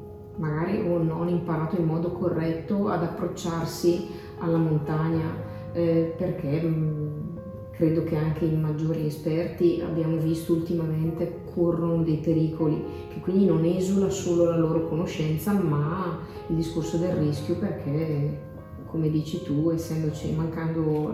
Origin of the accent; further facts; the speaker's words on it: Lombardy, Italy; perché siamo lombardi